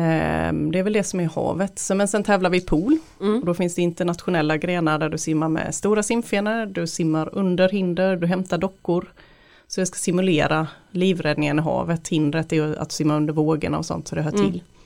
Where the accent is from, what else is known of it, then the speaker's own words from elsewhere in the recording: Halmstad, Halland County, Sweden; Jag kommer ju från Halmstad då